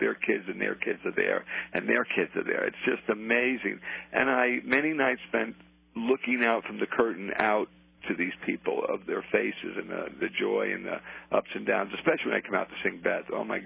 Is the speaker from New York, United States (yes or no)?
yes; Brooklyn, New York, United States; I'm a kid from the streets. I was born in Brooklyn, poor neighborhood. Mom and dad, and I had brother, three sisters, lived in four rooms, Coldwater Flat, tough neighborhood.